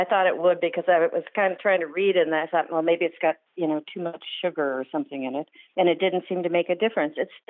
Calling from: Minneapolis, Minnesota, United States; Minneapolis.

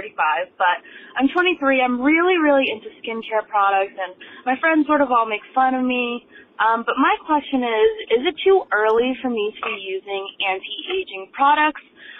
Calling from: Boston, Massachusetts, United States; And I'm also from the Boston area and have a 781 phone number.

